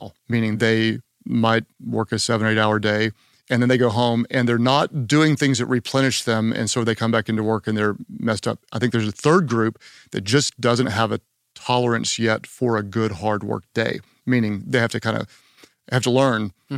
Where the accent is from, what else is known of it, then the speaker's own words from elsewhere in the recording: Oklahoma, United States; Well, I'm from Oklahoma and Tiger King is from Oklahoma